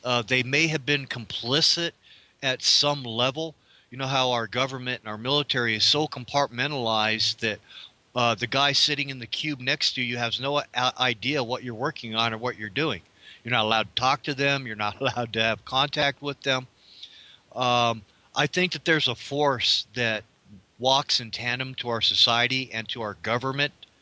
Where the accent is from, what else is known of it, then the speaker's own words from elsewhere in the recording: Frankfurt, Hesse, Germany; also born or lived in Darmstadt / Wiesbaden / Heidelberg; And I lived and went to high school in Frankfurt and Darmstadt, Germany. And I lived in Wiesbaden. I was born in Heidelberg.